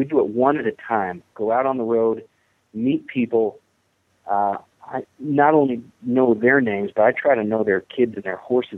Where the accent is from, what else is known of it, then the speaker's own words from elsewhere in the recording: Ogden, Utah, United States; I want to do a live record, and I want to do it in my hometown of Ogden, Utah.